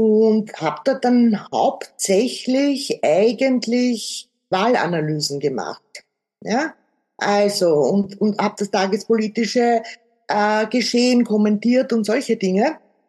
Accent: Vienna, Austria; also ich habe ganz klassisch Betriebswirtschaft studiert hier in Wien, also ich bin ja auch aus Wien und lebe hier

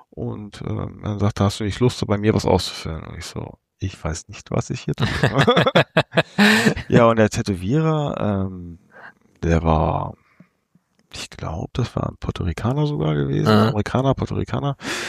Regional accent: Gütersloh, North Rhine-Westphalia, Germany; Ich komme aus Gütersloh. Bin 43 Jahre alt

